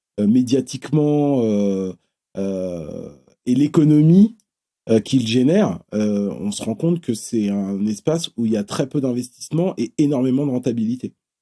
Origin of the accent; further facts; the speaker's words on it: Bobigny, Île-de-France, France; Moi, je venais je viens du Pont-de-Sèvres, à Bobigny. Donc je viens du 9-3. Et j'arrive dans le 9-2.